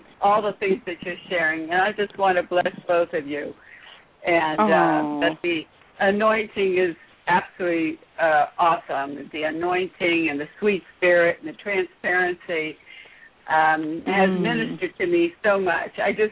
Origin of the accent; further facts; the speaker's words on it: San Antonio, Texas, United States; from San Antonio.